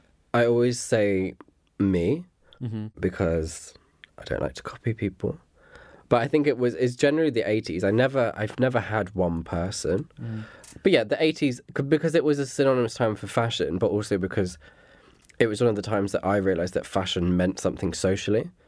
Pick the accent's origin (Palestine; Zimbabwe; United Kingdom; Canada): United Kingdom; South West England; I think it was because I'm originally from Dorset.